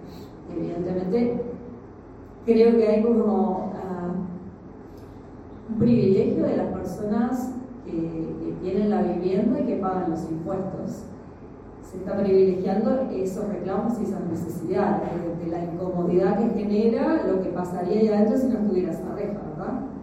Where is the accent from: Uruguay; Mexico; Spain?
Uruguay; Nosotros como uruguayos tenemos la calidad igual de apropiarnos de un espacio de aeropuerto